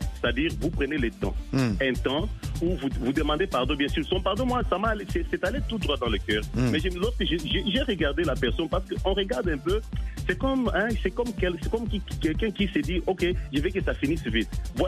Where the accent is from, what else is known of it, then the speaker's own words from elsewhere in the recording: DR Congo; on est Congolais.